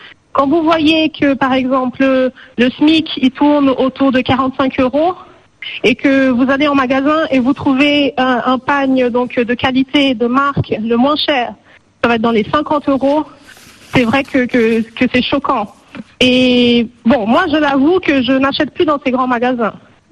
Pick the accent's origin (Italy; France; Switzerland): Switzerland; Je ne suis pas africaine, je suis suisse d'origine.